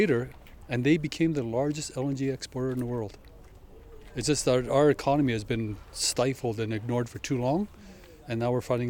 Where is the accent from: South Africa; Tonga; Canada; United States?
Canada; Terrace, British Columbia; And I came from Terrace, and I brought the Terrace Council down to Victoria